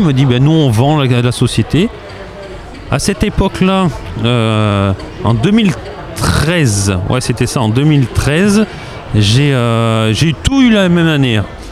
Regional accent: Soyaux, Nouvelle-Aquitaine, France; Moi, je suis originaire de Charente. Hein. Je suis né à Soyeaux.

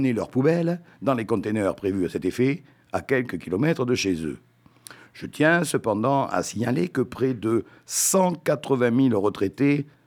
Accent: Nouvelle-Aquitaine, France; Chez nous, en Périgord, dont la gastronomie a été vantée autant que son admirable beauté de site, le foie gras, c'est sacré.

